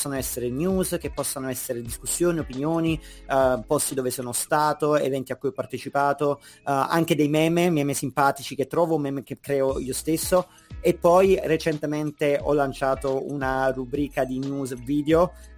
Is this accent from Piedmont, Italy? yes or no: no; Naples, Campania, Italy; also born or lived in London; io ho vissuto a Londra dal 2013 al 2018. A un certo punto sono tornato in Italia, quindi ho approfittato del fatto che mi trovavo proprio sul posto a casa mia a Napoli, nella patria della pizza